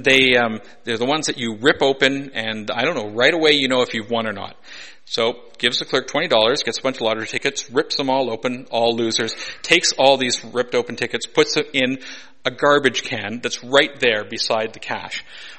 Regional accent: Canada; I'm a Canadian

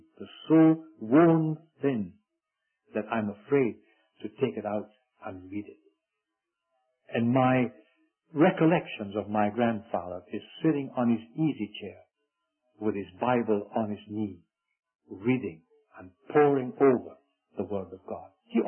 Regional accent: Scotland, United Kingdom

